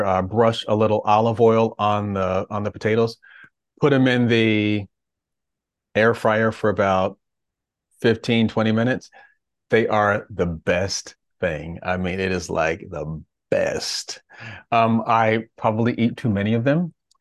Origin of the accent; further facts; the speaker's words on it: Connecticut, United States; also born or lived in Alabama; now in New York, United States; Well, I was born in Alabama. I grew up in Connecticut. I have now lived in New York for the majority of my life.